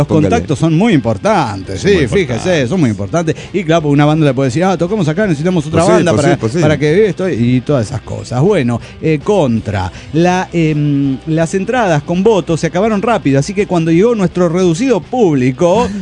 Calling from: Santa Rosa, La Pampa, Argentina; de Santa Rosa, Argentina.

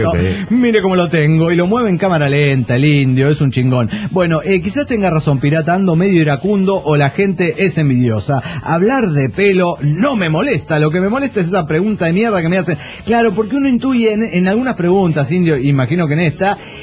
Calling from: Washington, United States; de Washington.

